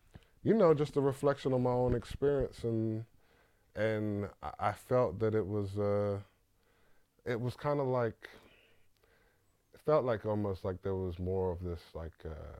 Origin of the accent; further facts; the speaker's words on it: London, United Kingdom; I grew up in London.